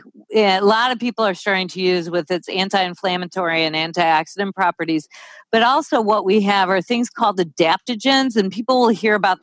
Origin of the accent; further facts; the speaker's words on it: Detroit, Michigan, United States; Well, I grew up in Detroit, and it was only a half an hour to Canada.